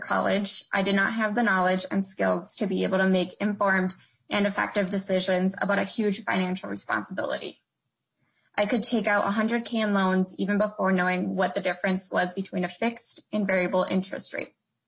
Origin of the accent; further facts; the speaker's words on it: Minnesota, United States; So growing up in Minnesota, I have seen firsthand the inequalities that young first-generation immigrant women face. As a first-generation immigrant